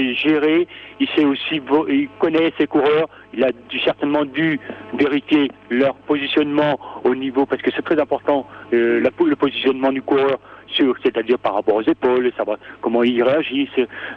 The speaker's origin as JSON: {"language": "French", "region": "Brittany", "country": "France", "said": "moi je suis breton, je suis content, je suis fier de l'être."}